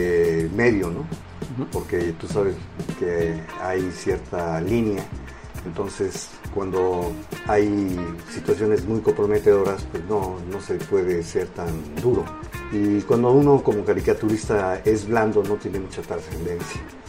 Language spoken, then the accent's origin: Spanish; Michoacán, Mexico; now in Mexico City, Mexico; Sí, soy un híbrido michoacano plantado en una chinampa